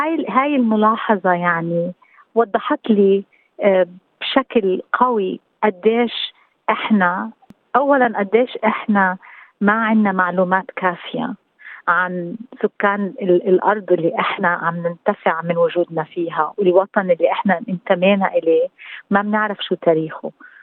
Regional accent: Palestine; now in Australia; لأني حسيت حالي كفلسطينية فقدت أرضي وفقدت يعني تحت احتلال

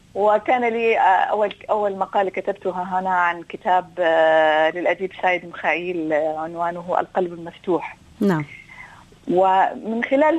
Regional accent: Syria; بالنسبة لي كسورية طبعا كانت في بلادي في سوريا وفي بيتي السوري البيت المعروف دائما البيت السوري المعروف دائما بالأدب وبالثقافة

